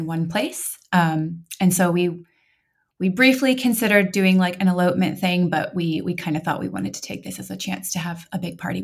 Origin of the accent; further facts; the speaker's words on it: Montana, United States; We met here in Oregon. I grew up in Montana